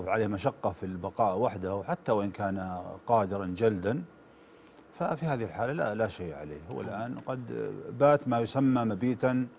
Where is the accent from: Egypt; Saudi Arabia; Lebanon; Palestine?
Saudi Arabia